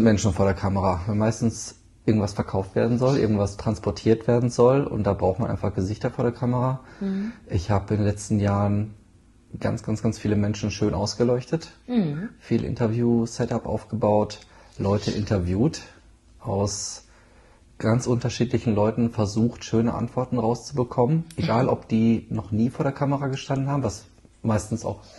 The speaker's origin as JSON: {"language": "German", "town": "Hamm", "region": "North Rhine-Westphalia", "country": "Germany", "tie": "born there", "lives_now": "Münster, Germany", "said": "Ich bin gebürtig aus Hamm, bin zum Studium nach Münster gezogen, bin jetzt Münsteraner"}